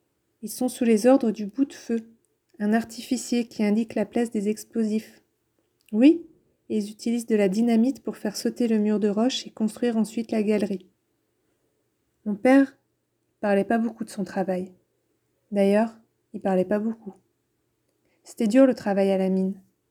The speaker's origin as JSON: {"language": "French", "town": "Saint-Étienne", "region": "Auvergne-Rhône-Alpes", "country": "France", "tie": "born there", "said": "Mais je suis née en France, d'où mon absence d'accent. Je suis née en 1920, quelques mois après l'arrivée de mes parents à Saint-Étienne."}